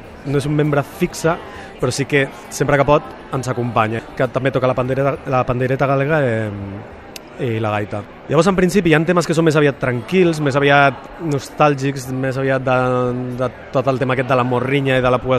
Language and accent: Catalan; Catalonia, Spain; jo sóc català, jo vaig néixer aquí i ben orgullós que n'estic, però bueno, el fet de tota la meva família ser d'allà, d'haver passat tots els estius allà, els Nadals